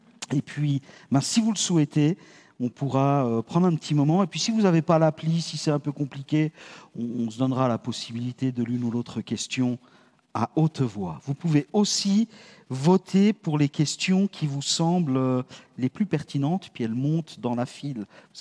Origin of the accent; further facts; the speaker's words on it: Geneva, Switzerland; j'ai 54 ans, je suis d'origine suisse, j'ai grandi au Petit Saconnet à Genève.